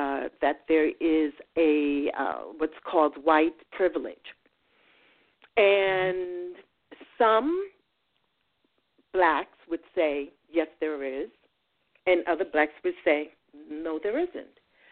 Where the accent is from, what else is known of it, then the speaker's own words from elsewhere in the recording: New York City, New York, United States; And, you know, I grew up in the South Bronx. However, the South Bronx wasn't the South Bronx of the 80s, okay? It was a mixed community.